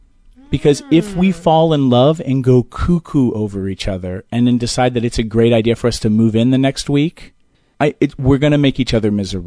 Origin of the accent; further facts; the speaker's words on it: New York, United States; And I'm a pragmatist. I'm a New Yorker. I don't care.